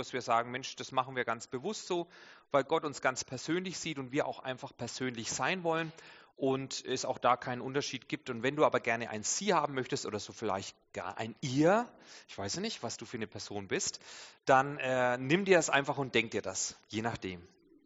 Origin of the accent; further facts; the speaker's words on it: Bavaria, Germany; Es ist so katastrophal, als Franke Pilger zu sagen.